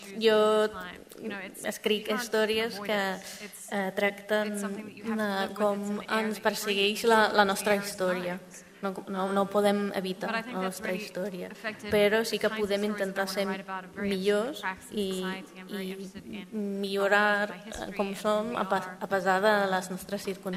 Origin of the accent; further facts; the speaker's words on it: South Africa; Jo vaig créixer sota apartheid a Sud-àfrica